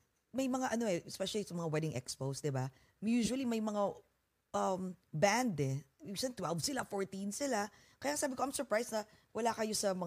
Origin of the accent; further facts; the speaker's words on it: New Jersey, United States; Plus, we're all from New Jersey anyways. Oh. Like, I live in Bayonne, New Jersey.